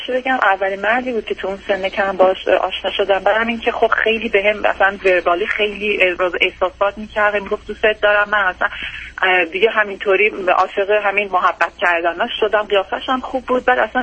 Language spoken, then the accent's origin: Persian; Iran; moved away as an adult; now in United States; با بچه‌م از ایران اومدیم بیرون دو سال پیش.